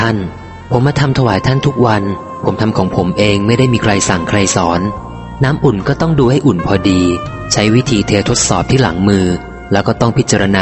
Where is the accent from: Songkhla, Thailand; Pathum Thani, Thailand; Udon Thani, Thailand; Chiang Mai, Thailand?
Udon Thani, Thailand; also born or lived in Chonburi; ผมเป็นคนอุดรเกิดที่ชลบุรีแต่มาโตที่อุดร